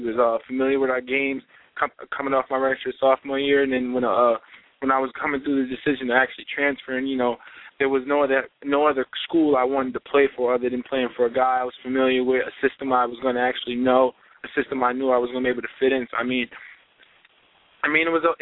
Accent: New York, United States; accent: New York; I've been from New Jersey, been to Florida, so my New York accent is kind of gone a little bit.

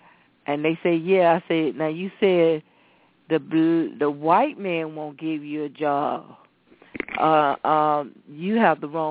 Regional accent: Houston, Texas, United States; I said, well, I was raised in Fifth Ward. I'm the oldest of nine.

